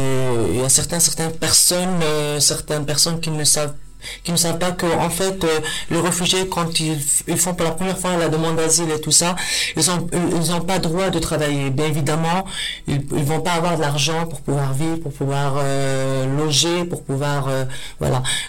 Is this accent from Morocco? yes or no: yes; Morocco; moved away; si je parle de moi en tant que Marocaine, le Maroc c'est en Afrique